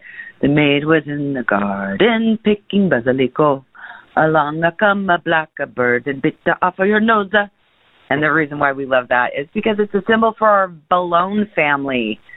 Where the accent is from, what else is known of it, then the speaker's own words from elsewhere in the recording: Alta Loma, California, United States; from Altaloma, California.